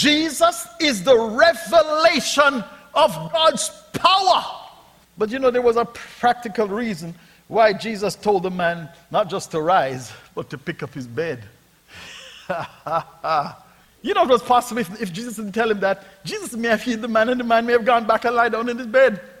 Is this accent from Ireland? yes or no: no; Jamaica; By the way, you know I come from Jamaica. The government wasn't doing nothing for us.